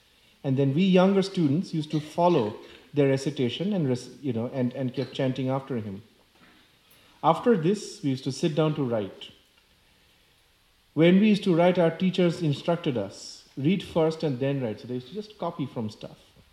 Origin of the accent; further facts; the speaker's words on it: India; I grew up in India and went to a British colonial school